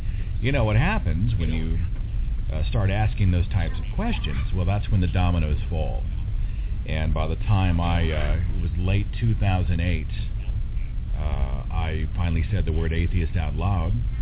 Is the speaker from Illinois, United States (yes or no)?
no; Oklahoma, United States; Well, I'm from Oklahoma. I was born to theologian parents.